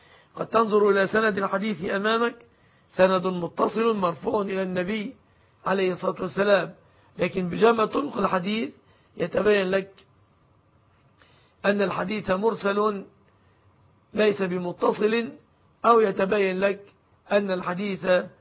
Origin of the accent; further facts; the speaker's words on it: Egypt; بلادنا مصر